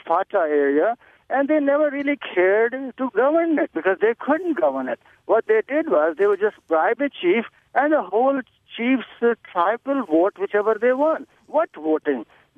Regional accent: Khyber Pakhtunkhwa, Pakistan; now in Milwaukee, United States; I am a doctor in Milwaukee who immigrated 40 years ago and usually goes back and forth. And my hometown is 14 kilometers from the Afghan border in the heart of the Pashtun Taliban area.

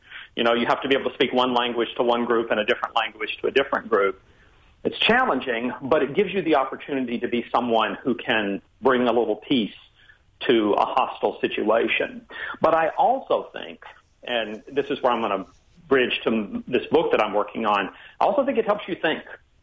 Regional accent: Alabama, United States; You know, I grew up in Alabama and didn't have a completely typical upbringing for someone of my generation. For instance, we were not really a religious family. But I know that world.

